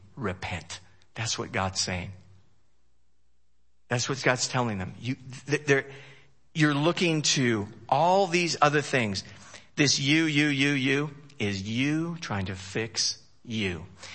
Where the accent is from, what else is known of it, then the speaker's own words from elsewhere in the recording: California, United States; I grew up right near the Watts riots and all that stuff.